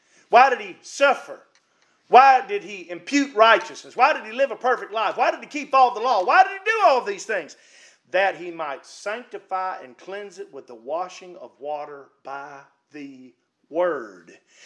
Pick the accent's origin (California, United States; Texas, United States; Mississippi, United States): Mississippi, United States; I'm from Mississippi.